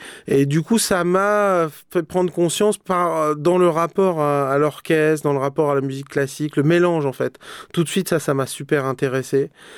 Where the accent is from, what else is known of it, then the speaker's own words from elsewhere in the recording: Brittany, France; born there; parce que je suis né en Bretagne et j'ai écouté cette musique.